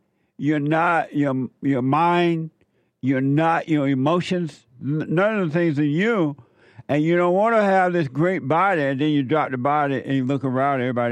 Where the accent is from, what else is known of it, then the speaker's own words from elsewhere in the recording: Alabama, United States; you remind me of when I was growing up in Alabama.